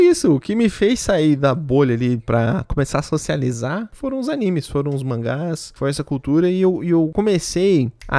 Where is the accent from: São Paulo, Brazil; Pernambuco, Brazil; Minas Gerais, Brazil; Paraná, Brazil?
Paraná, Brazil; Londrina; also born or lived in Brasília; Sou de Brasília. Vim para Londrina e desde moleque eu era o nerdão.